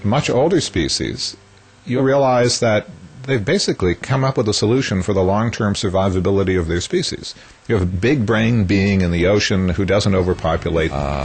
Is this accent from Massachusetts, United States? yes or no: yes; Massachusetts, United States; Well, I grew up in Massachusetts by the water, and you always hear interesting stories about dolphins.